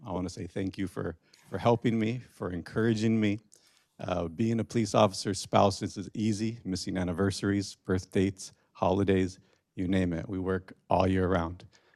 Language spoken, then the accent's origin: English; Othello, Washington, United States; I take pride in telling people I'm from Othello. Hey, it's a small little city on the eastern side of Washington.